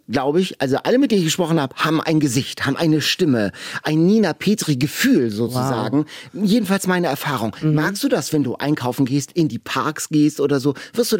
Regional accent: Hamburg, Germany; also das bisschen Regen musst du doch als Hamburger auch abkönnen.

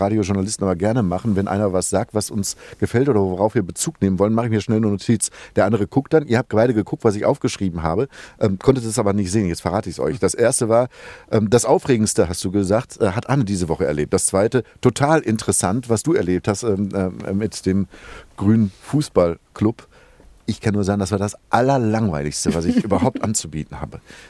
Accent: North Rhine-Westphalia, Germany; Also bitte, ich komme aus dem Ruhrgebiet, das geht gar nicht.

